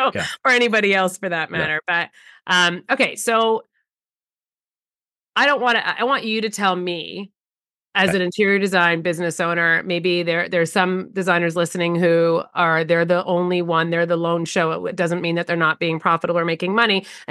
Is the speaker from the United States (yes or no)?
no; Canada; I'm Canadian, so we have chartered accountants here